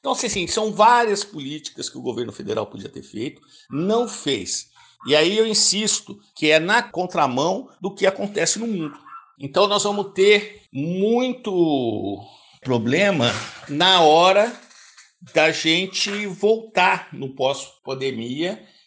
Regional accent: Brazil; De todos nós e todos nós como brasileiros

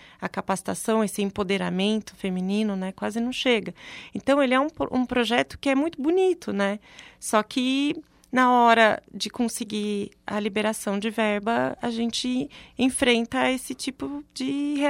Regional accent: Getulina, São Paulo, Brazil; Meu DDD é 14, que eu sou de Getulina, nunca mudei

